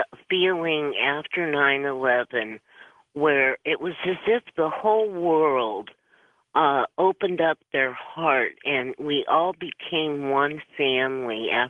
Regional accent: Ireland; And being Irish, I wanted to just invite everyone to dinner and say, now would be a good time to sit down and eat and talk.

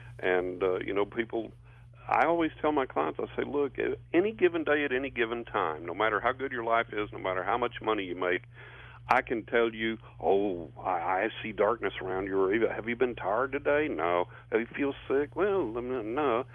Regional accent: San Angelo, Texas, United States; I'm from San Angelo over in West Texas. So we're neighbors there, old neighbors.

